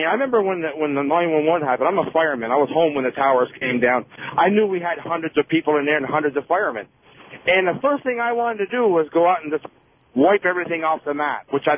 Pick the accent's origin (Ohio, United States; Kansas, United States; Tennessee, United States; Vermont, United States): Vermont, United States; I'm from Vermont, but we've got so many problems in the government.